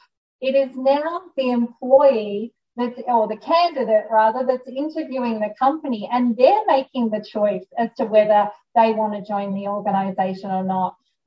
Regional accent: Australia; now in United States; I grew up in Australia

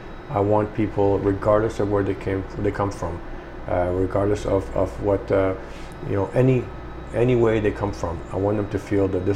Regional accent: France; we came out of nowhere being Lebanese, growing up in France, and people give us a chance.

